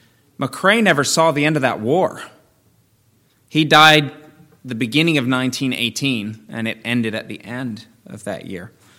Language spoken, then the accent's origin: English; England, United Kingdom; now in United States; Growing up in England, it's called Armistice Day there, not Veterans Day.